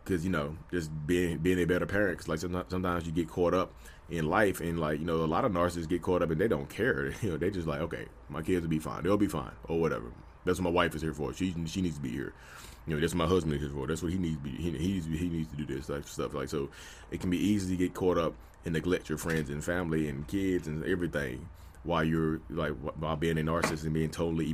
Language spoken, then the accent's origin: English; North Carolina, United States; You see my face, you know who I am. I'm from North Carolina. I'm a real estate agent.